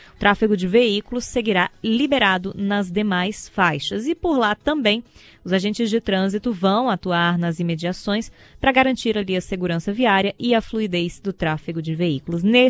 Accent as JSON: {"language": "Portuguese", "country": "Brazil", "said": "Eu acho que eu sou bem brasileira nesse caso, porque eu adoro a tal da pizza de frango com catupiry."}